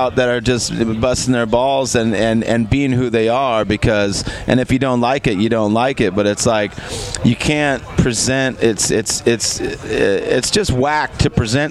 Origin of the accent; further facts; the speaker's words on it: Los Angeles, California, United States; And you know, I grew up in East LA, so I've kind of been surrounded by Hispanic culture for a large part of my life, and it's super beautiful.